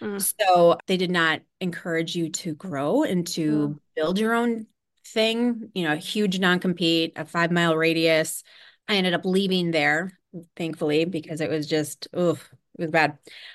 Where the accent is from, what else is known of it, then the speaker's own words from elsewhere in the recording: Madison, Wisconsin, United States; I grew up in Madison, but I went to college. I should say that too. I went to college at UW-Milwaukee.